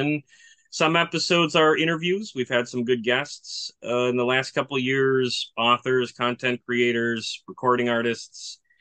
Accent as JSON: {"language": "English", "town": "Milwaukee", "region": "Wisconsin", "country": "United States", "tie": "born or raised there", "said": "So I'm from Milwaukee, Wisconsin, lived here my whole life"}